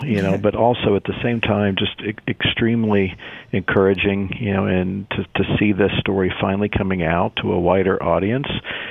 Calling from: Cincinnati, Ohio, United States; I am calling in from Cincinnati, Northern Kentucky area.

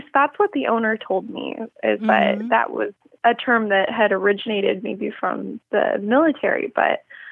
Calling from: San Diego, California, United States; I'm calling from San Diego, so I'm not too far away from you guys.

